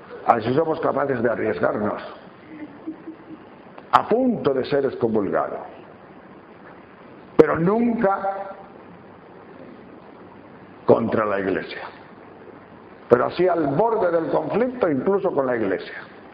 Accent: Tejerina, Castile and León, Spain; como dicen en Tejerina, provincia de León, mi pueblo natal

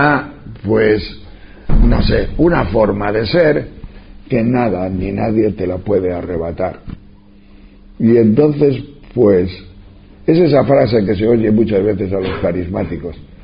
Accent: Castile and León, Spain; yo soy de León, allá de la montaña de León

